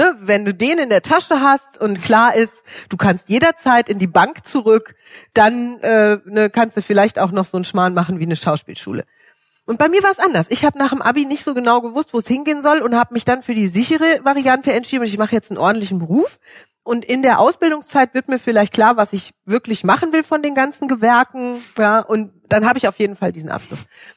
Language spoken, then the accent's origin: German; Hesse, Germany; Ich bin in Frankfurt in der Uniklinik geboren und meine Eltern haben dann noch ein Jahr in Frankfurt in der Innenstadt gewohnt